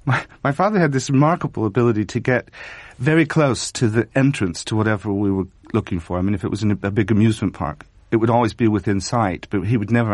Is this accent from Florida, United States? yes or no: no; Iowa, United States; But also, I think that just growing up in Iowa, which then and now felt like a very long way away from everywhere